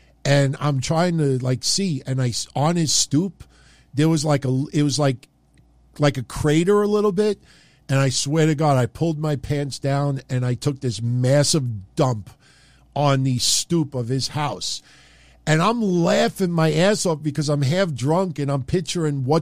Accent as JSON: {"language": "English", "town": "Middle Village", "region": "New York", "country": "United States", "tie": "born or raised there", "said": "Growing up in Middle Village, Queens, my favorite pizzeria was called Carlos Pizzeria."}